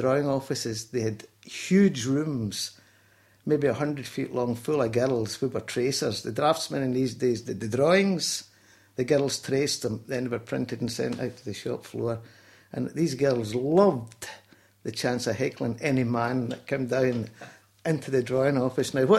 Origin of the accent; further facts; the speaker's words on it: Glasgow, Scotland, United Kingdom; born there; I was born in Glasgow, Springburn, which was a working class area in the north side of the city, and that was in November 16th, 1944.